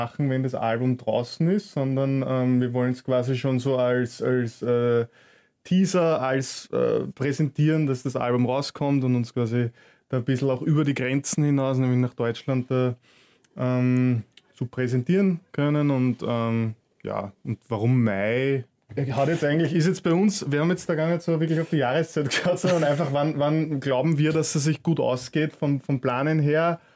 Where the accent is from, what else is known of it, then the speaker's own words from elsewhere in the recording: Waidhofen an der Thaya, Lower Austria, Austria; Also wir haben in Weidhofen an der Theia, wo ich herkomme, haben wir so ein Fest, was jedes Jahr ist.